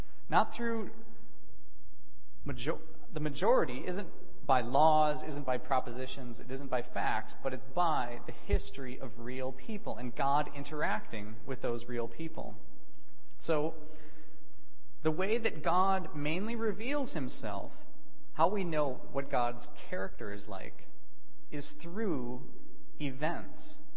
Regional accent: United States; I'm an American, so some of the stories that I grew up with are going to be different from yours.

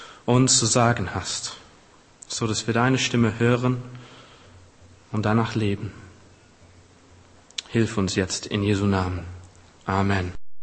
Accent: England, United Kingdom; Eine ganz aktuelle Frage für mich, denn ich bin auch Engländer.

